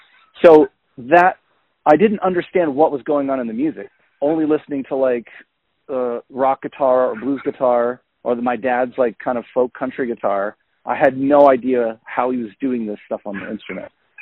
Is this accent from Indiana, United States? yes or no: yes; Indiana, United States; I don't mean it in any slight at all to my hometown, which I'm very proud Hoosier.